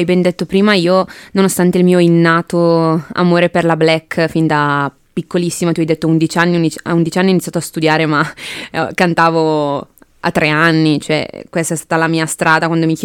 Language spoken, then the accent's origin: Italian; Lombardy, Italy; nonostante io sia più su Brescia negli ultimi anni, la mia terra è fondamentale, quindi nelle tre date di presentazione di questo nuovo progetto ci tenevo tantissimo a inserire una data Camuna